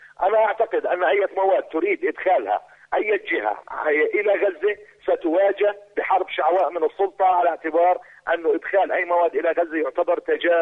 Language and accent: Arabic; Palestine; هؤلاء بالنسبة لنا احنا كفلسطينيين نعتبرهم الشر الخفي